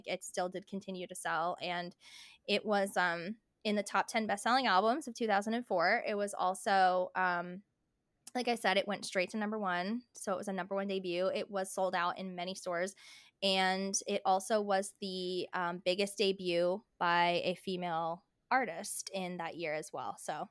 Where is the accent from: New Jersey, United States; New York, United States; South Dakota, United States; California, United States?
New Jersey, United States; Like, I'm from New Jersey.